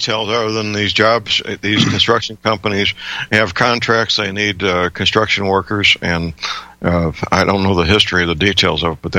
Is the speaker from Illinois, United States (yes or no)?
no; St. Louis, Missouri, United States; my hometown, St. Louis, over Christmas dinner, my brother who was in construction most of his adult life and now runs a metal recycling business.